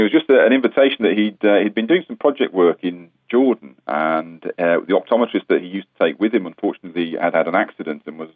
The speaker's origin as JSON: {"language": "English", "region": "England", "country": "United Kingdom", "said": "And I said, I'm from England."}